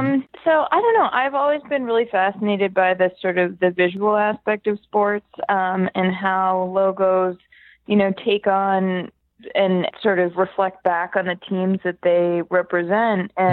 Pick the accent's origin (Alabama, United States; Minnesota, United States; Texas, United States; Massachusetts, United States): Massachusetts, United States; Boston; I'm from Boston, so I very much love this.